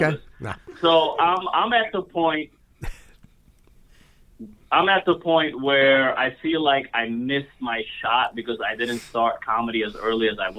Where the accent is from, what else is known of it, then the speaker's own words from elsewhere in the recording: New York, United States; I'm from New York. I live in Queens.